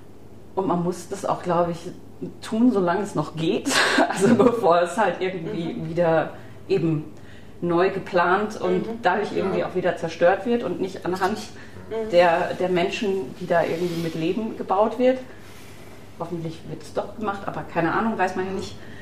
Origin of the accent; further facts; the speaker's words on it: North Rhine-Westphalia, Germany; Ich bin Westfälin. Ich komme aus dem Münsterland, vom Hof.